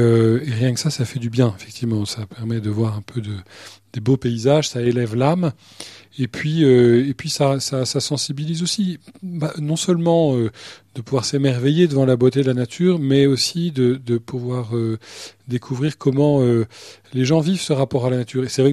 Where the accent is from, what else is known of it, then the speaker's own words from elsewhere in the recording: Nantes, Pays de la Loire, France; Je suis originaire de Nantes. C'est plutôt le bord de mer.